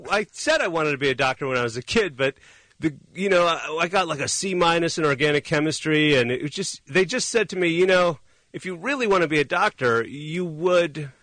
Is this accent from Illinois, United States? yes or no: yes; Chicago, Illinois, United States; I started a comedy group because I was already from Chicago and I'd done some sketch and some of that thing.